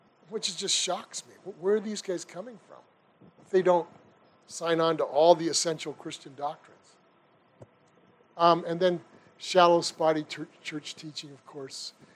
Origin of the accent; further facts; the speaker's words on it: United States; As an American, I don't like seeing people just flooding the country and taking over things. I don't like that as an American.